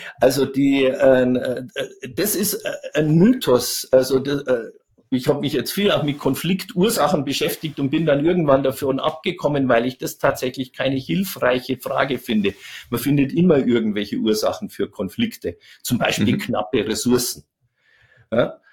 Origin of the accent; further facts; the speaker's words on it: Bavaria, Germany; also ich bin im Chiemgau groß geworden, also in Oberbayern